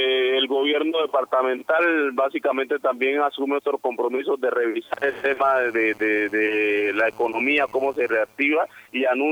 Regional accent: Bojayá, Chocó, Colombia; aquí ya no hay nada que hacer en Bojayá, porque somos una comunidad del Chocó

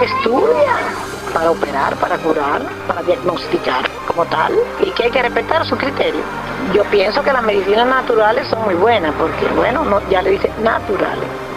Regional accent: Cuba; porque vivo con un orgullo de ser cubana, que yo mi Cuba no lo dejo ni de visita en ningún país del mundo. Soy cubana legítima al 100%.

